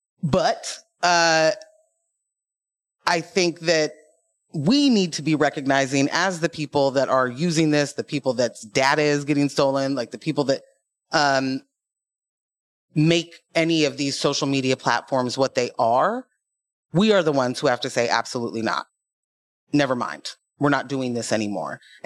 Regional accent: Portland, Oregon, United States; I live in Portland. I am from Portland. My entire life, I have heard that this place is a progressive haven.

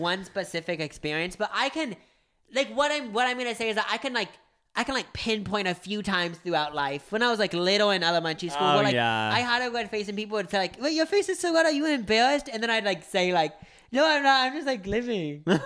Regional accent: Watkins Glen, New York, United States; For Woodstock 50, it was almost held in Watkins Glen, New York, which is my hometown

